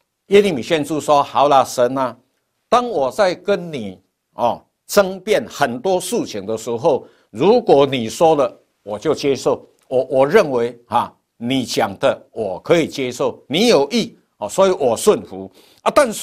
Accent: Taiwan; 我们台湾话比较传神

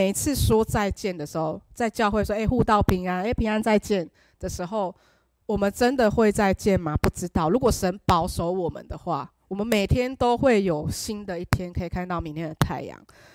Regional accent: Kaohsiung, Taiwan; also born or lived in Changhua; 那我们小时候因为爸爸我们是彰化人，那爸爸做生意的关系我们就举家迁到高雄，大概是我三四岁的时候。那我们就在现在高雄的家那边就是买了个房子

